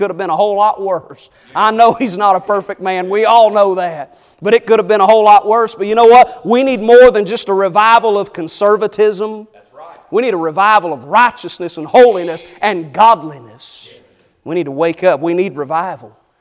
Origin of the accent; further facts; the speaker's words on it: Arkansas, United States; I'm from Arkansas. We didn't have a lot to do out there.